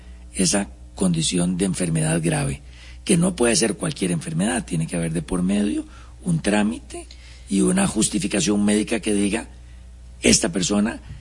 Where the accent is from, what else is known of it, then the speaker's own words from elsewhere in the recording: Costa Rica; si queremos o no, como costarricenses, retirar de ese fondo